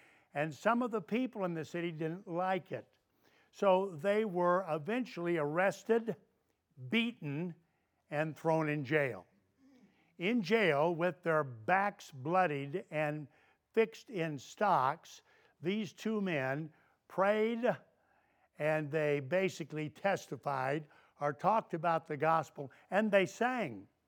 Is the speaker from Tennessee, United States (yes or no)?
yes; Tennessee, United States; I'm from Tennessee, and I can read one in 25 minutes.